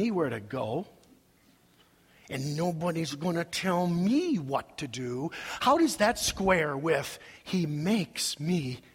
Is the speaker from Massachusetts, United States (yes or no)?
no; Rochester, Minnesota, United States; Donna, as kids, we grew up in the Assembly of God Church in Rochester, Minnesota.